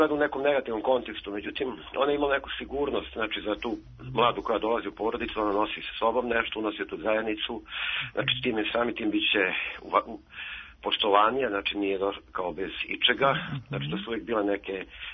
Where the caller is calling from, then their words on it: Požarevac, Braničevo District, Serbia; Dobro jutro, ja sam iz Požareca